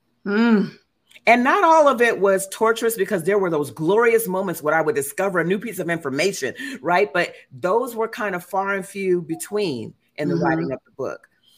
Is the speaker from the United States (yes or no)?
yes; Oakland, California, United States; because I come from Oakland, California, right on the cusp of Berkeley, where, you know, it's just a political hotbed